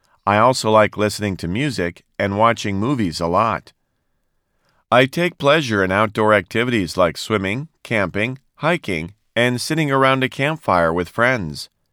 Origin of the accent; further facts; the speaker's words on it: Suwon, Gyeonggi Province, South Korea; English is a second language; now in Seoul, South Korea; Well, I live in Seoul, the capital of South Korea. And actually, I was born and raised in Suwon, but I moved to Seoul to attend university. To be exact, I've been living here since 2002. So it's been more than 10 years now.